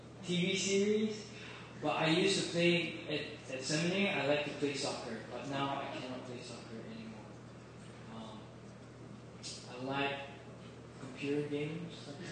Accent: Malaysia; also born or lived in Brunei; now in United States; Although I have Chinese heritage, I was born in Brunei, I grew up in Malaysia. So I studied in Australia, studied the Bible here in America.

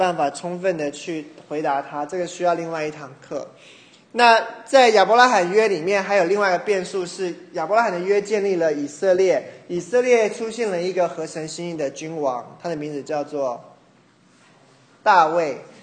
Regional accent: China; 原来像我们是中国人，我们不是犹太人

